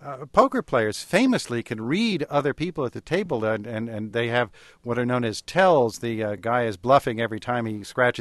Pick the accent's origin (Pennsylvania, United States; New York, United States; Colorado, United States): New York, United States; I grew up in New York and was quite accustomed to surly people on the streets who made no bones about telling me their opinion about anything. And then moving to Washington, D.C.